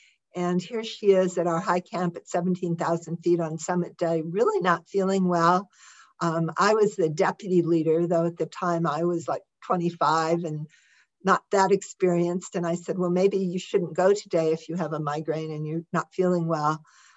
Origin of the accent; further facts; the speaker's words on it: Midwest, United States; And I was from the Midwestern United States, had never done anything very physical in my life